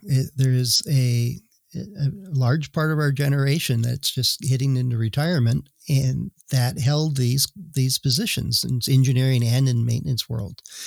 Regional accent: Wisconsin, United States; Yeah, I'm from Wisconsin, so I was able to translate for them.

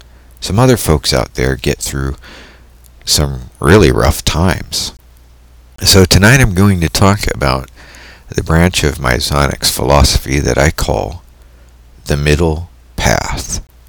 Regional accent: California, United States; Alrighty, so now that I'm back from Nevada and in my home state of California, it's all back to working the big switchboard

